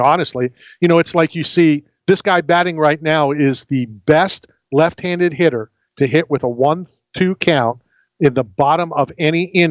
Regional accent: United States; because I am an American.

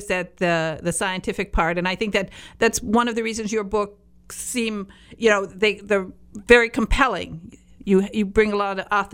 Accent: Michigan, United States; I come from Michigan, and so, of course, we were raised always around hockey

